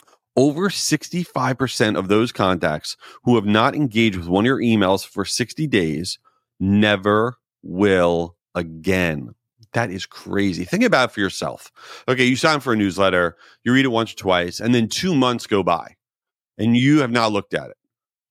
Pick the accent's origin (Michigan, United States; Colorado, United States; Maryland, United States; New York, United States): New York, United States; New York City; Tommy, I'm sorry for making fun, but I can because I'm from New York.